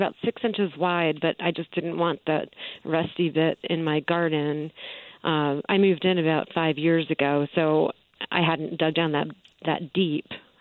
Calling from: Newark, Delaware, United States; I'm calling from Newark, Delaware.

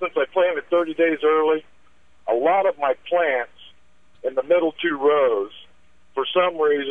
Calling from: Kansas City, Missouri, United States; I'm from Kansas City, Missouri.

